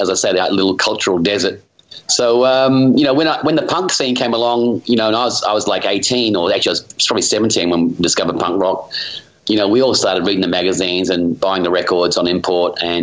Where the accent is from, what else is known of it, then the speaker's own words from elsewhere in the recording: Perth, Western Australia, Australia; growing up in Perth was kind of weird, you know.